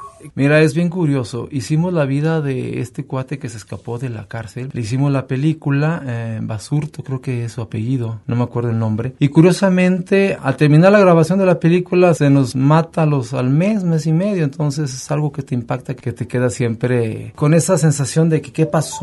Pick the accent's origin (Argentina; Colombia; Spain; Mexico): Mexico; Lagos de Moreno, Jalisco; born there; nací en Lagos de Moreno, en la San Felipe, pero pues fui registrado en San Juan de los Lagos desde muy chiquito, entonces tengo familia allá, tengo familia acá.